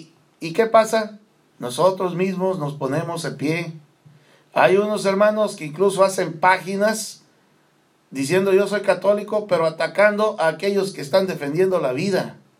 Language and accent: Spanish; Mexico; pues voy a poner el ejemplo de mi país porque soy mexicano